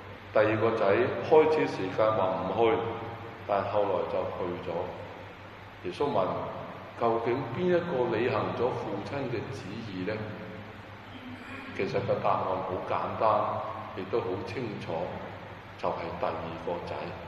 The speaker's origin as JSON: {"language": "Chinese", "country": "Hong Kong", "said": "我们香港人对香港的医疗服务，我们感到骄傲"}